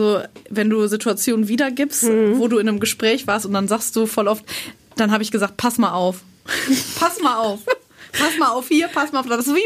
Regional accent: Warendorf, North Rhine-Westphalia, Germany; Das war bei uns in Warendorf, war das Modehaus Ebbers. Das gibt es auch nach wie vor, hat sich nur verkleinert, sagen wir es mal so.

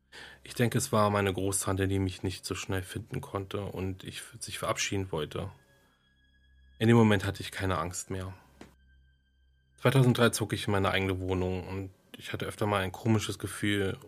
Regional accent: Berlin, Germany; ich komme auch aus Berlin

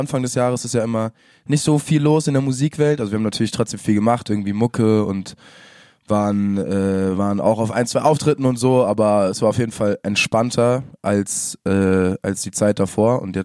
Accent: Frankfurt, Hesse, Germany; moved away as an adult; now in Freiburg, Germany; Also ich komme aus Frankfurt so. Ich bin da ganz normal groß geworden

